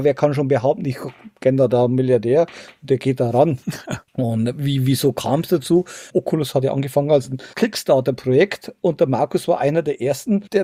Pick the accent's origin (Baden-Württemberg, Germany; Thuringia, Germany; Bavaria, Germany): Bavaria, Germany; Ich komme aus dem Bayerischen Wald, ja. Wo ich sage, ich bin auf 100 Einwohner Kuhdorf aufgewachsen.